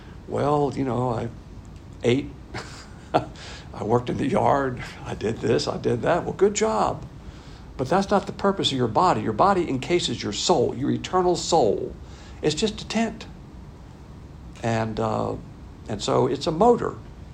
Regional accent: the South, United States; I hate to say when things go south because I'm a Southerner.

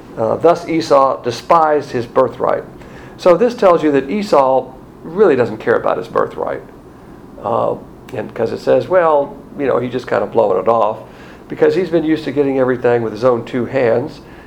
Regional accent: the South, United States; I'm a Southerner, and I run across a lot of Southerners.

